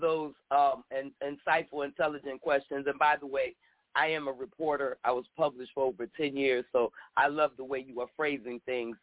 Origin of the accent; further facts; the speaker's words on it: Philadelphia, Pennsylvania, United States; now in Florida, United States; For instance, in Florida where I'm at, and by the way, I'm from Philadelphia, free Philly, that be me, hashtag 215 represent.